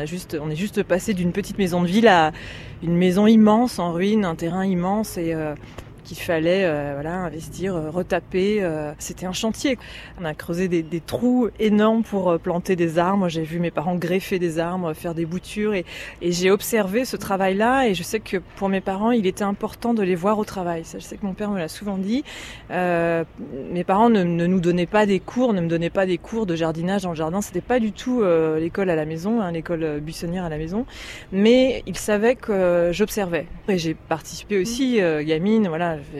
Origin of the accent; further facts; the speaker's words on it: Niort, Nouvelle-Aquitaine, France; born there; Moi, je suis née à Niort. On a passé quelques petites années dans la ville de Niort, dans une petite maison de ville. Et quand j'ai eu 7 ans, mes parents se sont dit bon, voilà, la ville, ça suffit. On va retrouver la campagne.